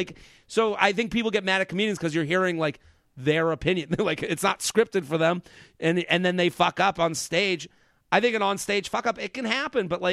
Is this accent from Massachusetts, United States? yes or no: yes; Boston, Massachusetts, United States; No, I'm from Boston.